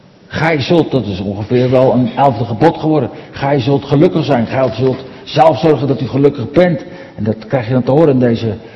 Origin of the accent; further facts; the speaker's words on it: Katwijk, South Holland, Netherlands; Vroeger in Katwijk, waar ik vandaan kwam.